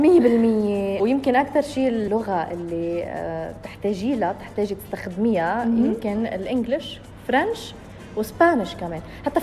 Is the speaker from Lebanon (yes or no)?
yes; Lebanon; سونو لبنانو. لبنانيزو.